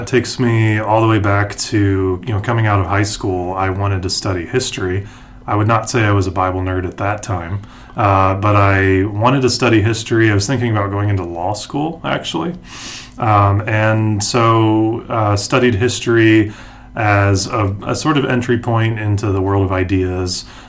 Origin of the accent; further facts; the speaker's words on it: Lebanon, Ohio, United States; also born or lived in Cincinnati; That's where I'm from originally. I was born in Cincinnati. Grew up in a small town about halfway between Cincinnati and Dayton, which are only about an hour apart. A little town called Lebanon, one of the suburbs there